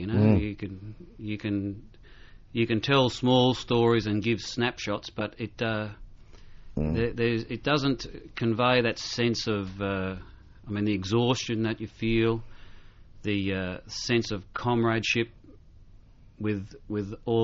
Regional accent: Victoria, Australia; I was brought up in the Yarra Valley in Victoria

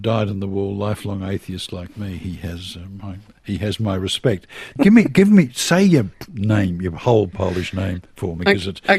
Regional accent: East Kew, Victoria, Australia; It was a very simple thing growing up in East Kew.

